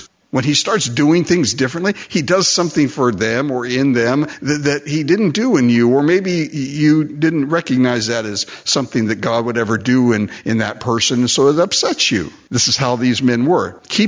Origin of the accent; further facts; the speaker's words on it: Japan; I was raised in Japan, and being a missionary's son